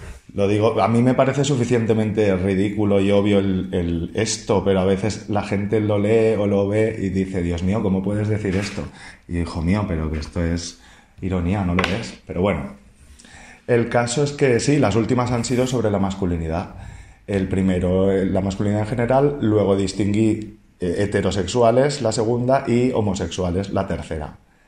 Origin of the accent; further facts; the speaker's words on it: Valencia, Valencian Community, Spain; soy de Valencia y vivo aquí en Valencia.